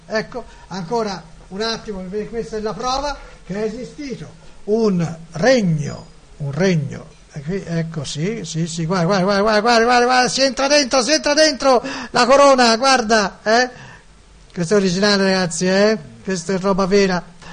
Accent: Florence, Tuscany, Italy; io sono nato a Firenze

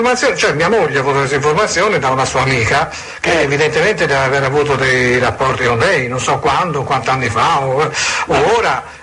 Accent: Florence, Tuscany, Italy; Sì, sono fiorentino, allora.

